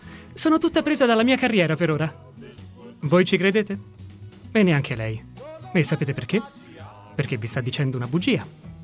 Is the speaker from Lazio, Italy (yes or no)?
yes; Rome, Lazio, Italy; Ho 26 anni, sono di Roma.